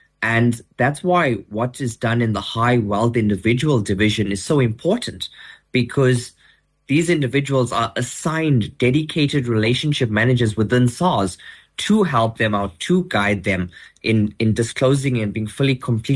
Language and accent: English; South Africa; why am I as a South African being further taxed on interest I earn on my investment